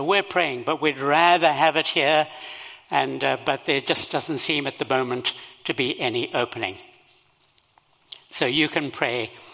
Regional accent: Zimbabwe; accent: Zimbabwean; now in Canada; I have a foreign accent. I was born in Zimbabwe and grew up there, and this is the way we speak over there.

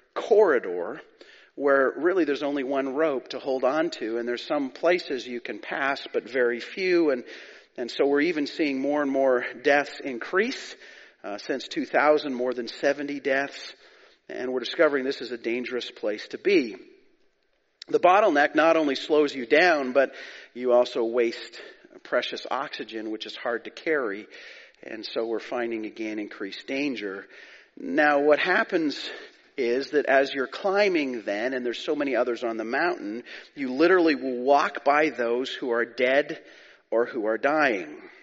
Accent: Calgary, Alberta, Canada; now in West Coast, Canada; I grew up in Calgary, so I know how to drive in the winter. But I've been here for many, many years. I think about 30 or so. I've been out here in the West Coast

